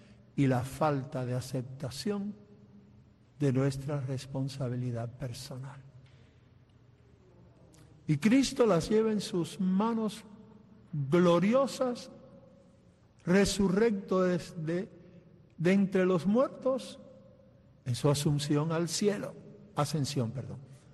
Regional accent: Cuba; Yo que soy cubano

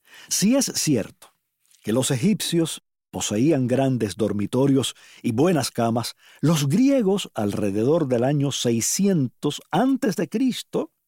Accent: Palma Soriano, Santiago de Cuba, Cuba; yo recuerdo con enorme gusto los mosquiteros de mi niñez allá en Palma Soriano.

